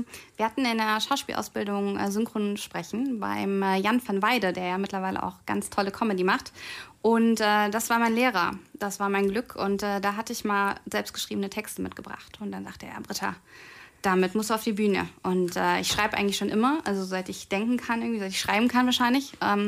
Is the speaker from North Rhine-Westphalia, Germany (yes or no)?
yes; Bonn, North Rhine-Westphalia, Germany; in meiner Heimatgemeinde in der Trinitatskirche in Endenich.